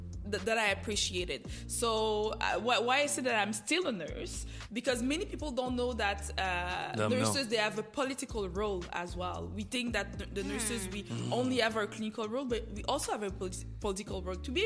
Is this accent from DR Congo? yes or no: yes; DR Congo; Comment dire, je viens vraiment finalement d'une famille qui était pauvre. Donc moi, I come from the eastern part of the Congo.